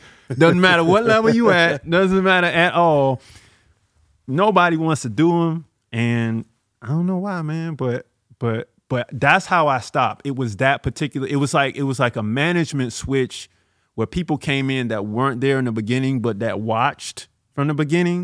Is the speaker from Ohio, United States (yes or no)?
no; Savannah, Georgia, United States; My hometown, Savannah, Georgia. That's where I'm from.